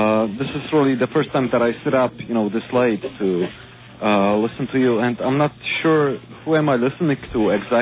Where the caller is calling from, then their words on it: Union, New Jersey, United States; I am calling from New Jersey. … I'm calling from Union.